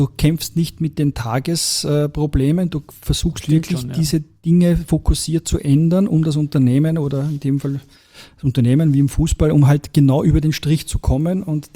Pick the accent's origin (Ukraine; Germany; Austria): Austria; Lower Austria; Genau, ich bin aus der Nähe von Krems.